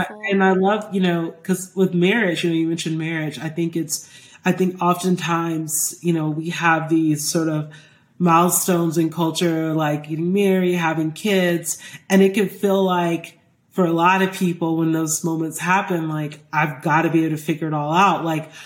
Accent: Georgia, United States; I grew up in Georgia, and I would go downtown and I would have to parallel park.

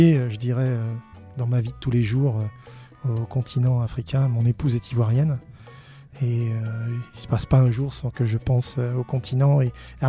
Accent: France; Je suis français, donc c'est normal que je les suive.

